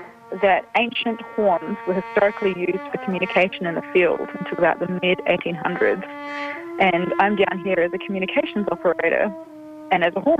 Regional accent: Adelaide, South Australia, Australia; I grew up in Adelaide, where it was very like dry and hot in summer and cold in winter, but we didn't get much snow.

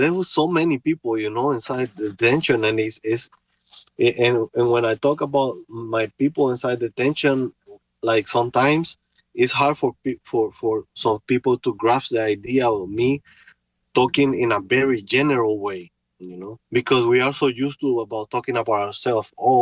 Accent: Honduras; English is a second language; moved away as an adult; now in United States

